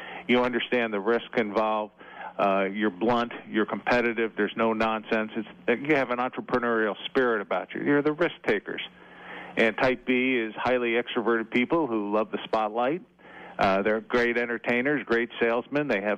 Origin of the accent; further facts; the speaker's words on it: Connecticut, United States; And as a kid growing up in Connecticut, my school used to do that.